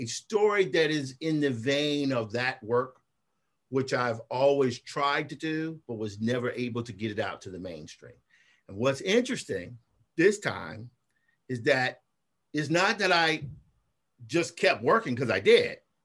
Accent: Clarksdale, Mississippi, United States; I'm 54 now, middle-aged man, and I'm from Clarksdale, Mississippi.

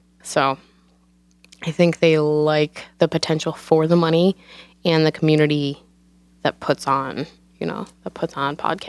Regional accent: Ohio, United States; I've known about them for years simply because they're based in Cincinnati, Ohio, and I grew up in Ohio.

